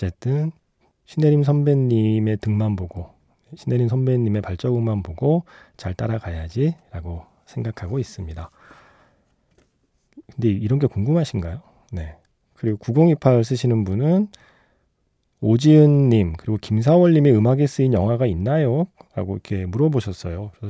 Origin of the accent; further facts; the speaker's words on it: South Korea; 정말 그 전까지는 국악은 제가 한국인임에도 불구하고 내가 국악을 들을 일은 없을 것 같아 라고 생각을 하고 살던 사람이거든요